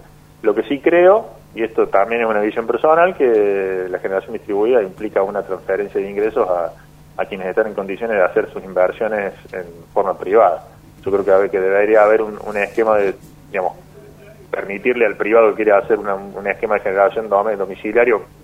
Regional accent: Córdoba, Argentina; si bien yo soy cordobés

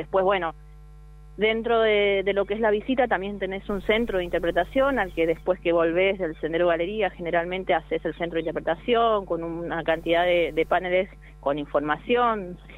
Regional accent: Corrientes, Argentina; yo soy de Corrientes y trabajo allá hace 7 años ya en Chaguares, entre 6 o 7.

